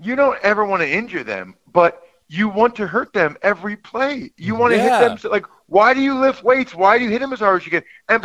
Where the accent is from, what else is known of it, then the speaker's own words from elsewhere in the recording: Reading, Pennsylvania, United States; so I'm from Reading, Pennsylvania, an hour west of Philly.